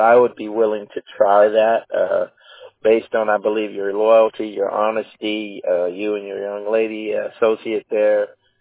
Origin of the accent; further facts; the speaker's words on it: San Diego, California, United States; right, because I grew up in San Diego. Okay. My dad retired in it.